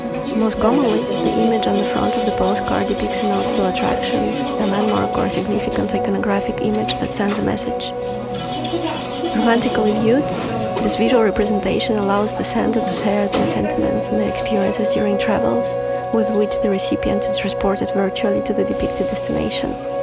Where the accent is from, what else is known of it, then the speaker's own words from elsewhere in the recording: Almaty, Kazakhstan; I was born and raised in Almaty, Kazakhstan.